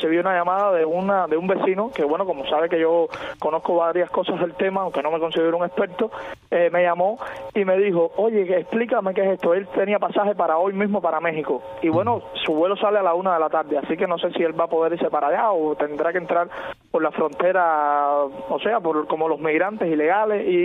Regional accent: Cuba; somos los cubanos los que tenemos que hacer nuestros cambios

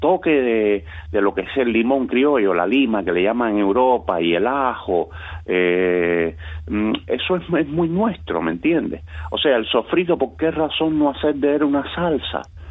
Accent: Cuba; Pero yo soy un cocinero y soy cubano, ¿entiendes?

